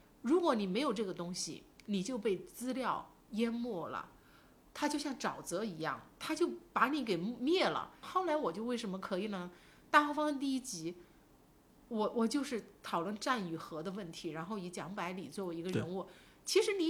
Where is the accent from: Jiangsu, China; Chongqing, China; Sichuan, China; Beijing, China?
Chongqing, China; 我们重庆人叫业务，知道吗？我们重庆人说